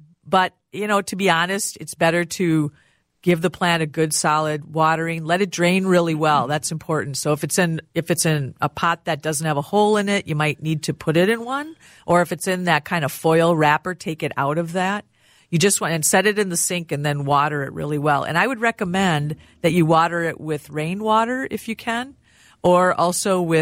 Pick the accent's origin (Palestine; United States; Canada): United States; Rochester, Minnesota; I grew up in Rochester, and we'd drive Highway 14.